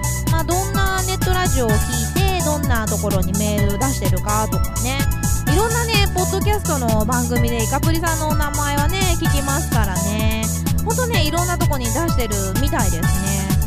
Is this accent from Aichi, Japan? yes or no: yes; Nagoya, Aichi, Japan; accent: Nagoya dialect; あのノアポンと喋ってる時は結構名古屋弁が出ちゃったなとは思うんですけど、